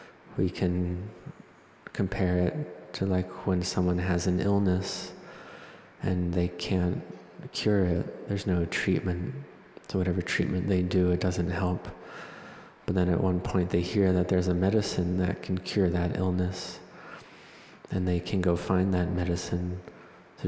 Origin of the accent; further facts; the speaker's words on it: Thailand; first language th; English is a second language; chant in the Thai language. So it was my native language.